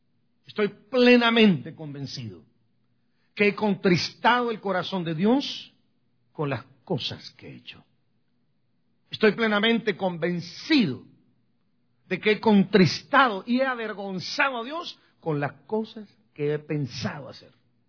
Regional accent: Guatemala; now in San Francisco, United States; palabras que yo oía que me decían cuando recién llegué de Guatemala a San Francisco.

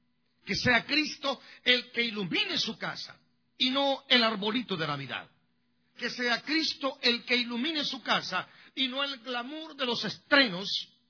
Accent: El Salvador; moved away; Yo, desde el día que salí de El Salvador y me vine a esta ciudad, yo dije, vengo a quedarme y vengo por muchos años.

